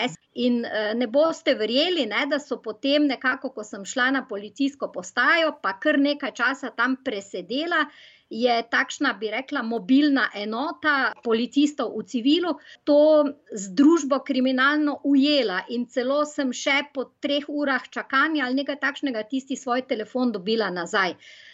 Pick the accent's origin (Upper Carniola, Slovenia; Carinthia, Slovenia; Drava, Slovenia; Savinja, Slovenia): Drava, Slovenia; Maribor; da sem kot seveda Mariborčanka, to je manjše mesto